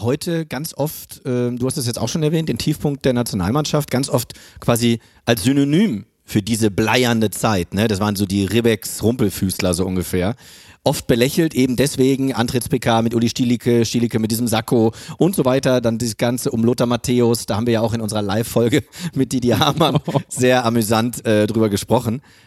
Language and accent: German; Frankfurt, Hesse, Germany; den hatte ich vor allem so als Frankfurter immer im Kopf